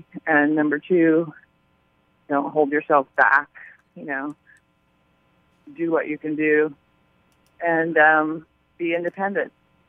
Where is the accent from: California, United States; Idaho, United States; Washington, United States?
Washington, United States; Seattle; She has been to some of my shows, but I grew up in Seattle, so it would only be when when my various bands were up there.